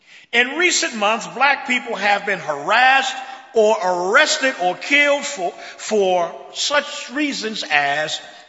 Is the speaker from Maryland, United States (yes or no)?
yes; Baltimore, Maryland, United States; I'm from Baltimore.